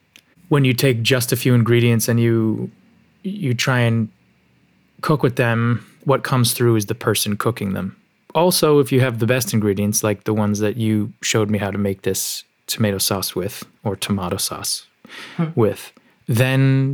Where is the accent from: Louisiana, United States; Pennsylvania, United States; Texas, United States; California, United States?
California, United States; Los Angeles; taking me to the woman at the Hollywood Farmers Market where I grew up in Los Angeles.